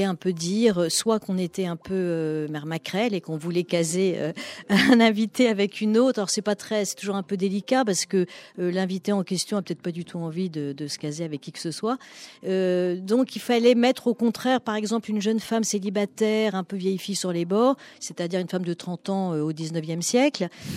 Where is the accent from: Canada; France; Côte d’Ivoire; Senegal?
France; Paris, Île-de-France; Oui, mais je suis parisienne et sans doute au fond un petit peu snob